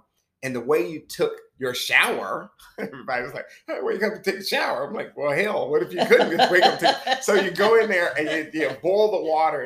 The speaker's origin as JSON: {"language": "English", "region": "North Carolina", "country": "United States", "said": "It was, so I'm from Warren County."}